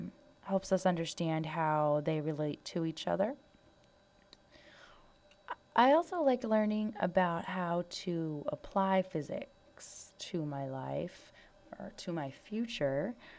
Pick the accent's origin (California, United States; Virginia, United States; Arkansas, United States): California, United States; Santa Cruz; now in San Diego, United States; I am from Santa Cruz, California, which is up north in between San Francisco and Monterey. But I've lived in San Diego for 4 years now, and I like to call it my home.